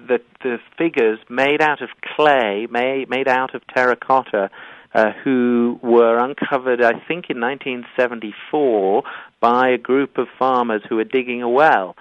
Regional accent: England, United Kingdom; oh, go on, I'm English.

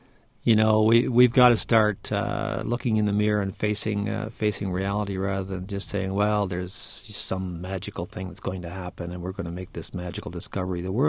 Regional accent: Canada; and my accent might not betray it, I'm a Canadian.

